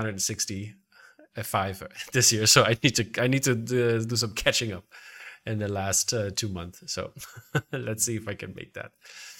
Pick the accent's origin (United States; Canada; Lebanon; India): India; I'm Indian cinema trained, so there's a lot of 3-hour movies.